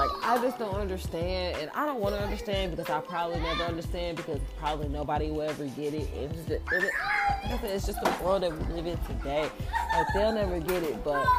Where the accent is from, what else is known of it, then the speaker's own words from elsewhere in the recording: Mississippi, United States; But I'm from Mississippi, so I don't have like a strong country accent. Sometimes it kicks in, you know, and I'm like, damn, I'm country than a motherfucker.